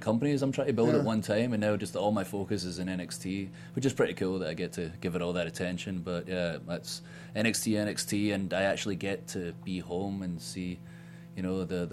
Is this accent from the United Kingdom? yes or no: yes; Scotland, United Kingdom; Like, I'm from, we're both from Ayrshire. Like, same place as William Wallace and Robert the Bruce.